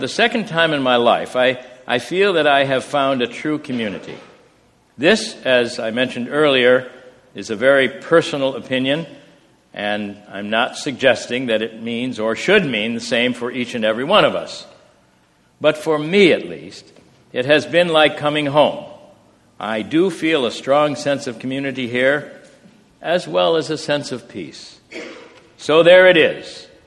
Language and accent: English; New York, United States; also born or lived in Pennsylvania; When I was in the fifth grade, we moved from Pennsylvania to a small village in upstate New York. It was small, with a population of only 500.